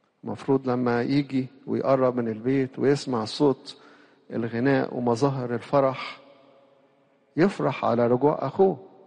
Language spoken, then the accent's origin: Arabic; Egypt; إحنا هنا كمصريين